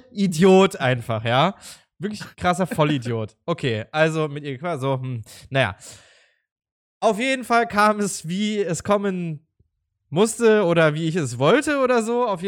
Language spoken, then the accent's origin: German; Berlin, Germany; Und dann bist du da als Berliner auch noch, der also echt, ich sag jetzt mal, Partys gewohnt ist, ja.